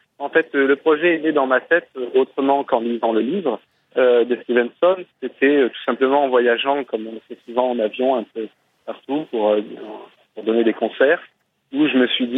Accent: Marseille, Provence-Alpes-Côte d'Azur, France; en Provence, dans le sud de la France, donc Marseille, ma ville natale

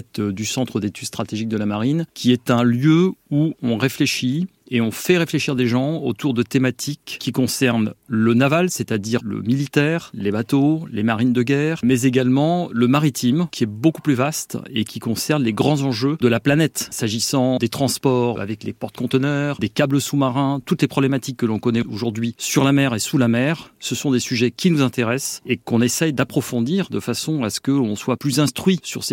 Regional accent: Normandy, France; Je viens d'un village de Normandie, loin de la mer, et rien ne me prédisposait à la mer.

